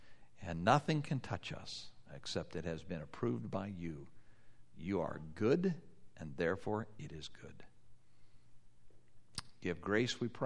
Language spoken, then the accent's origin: English; Wyoming, United States; Now, you folks live closer to the water than I did growing up in Wyoming.